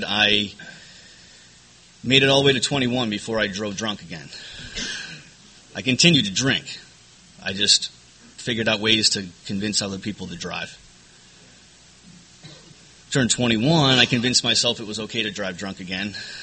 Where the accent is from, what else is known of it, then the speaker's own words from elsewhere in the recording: Connecticut, United States; born there; moved away; I guess originally I was born in Connecticut, so I'm an East Coast native.